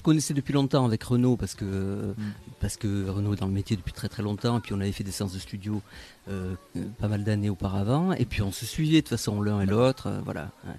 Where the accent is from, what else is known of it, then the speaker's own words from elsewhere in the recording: Bayonne, Nouvelle-Aquitaine, France; born there; moi, je suis né donc à Bayonne, donc au Pays Basque, donc c'est mon pays natal. Et je suis né dans un quartier qui s'appelle le quartier Saint-Amand.